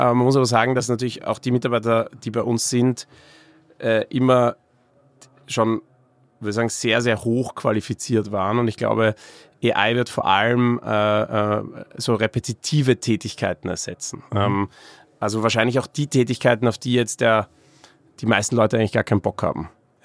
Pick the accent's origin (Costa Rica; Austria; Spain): Austria; now in Berlin, Germany; Ich bin headquartered sozusagen in Berlin. Ich bin auch viel in unserem Office in Wien. Ich bin ursprünglich aus Österreich, bin aber auch ab und zu in Barcelona in unserem Office